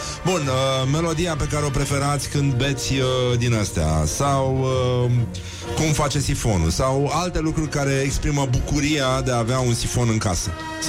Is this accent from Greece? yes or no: yes; Greece; Nu sunt turc, sunt grec. S-a uitat unul așa la mine, zic, dar bunica mea a fost turcoaică.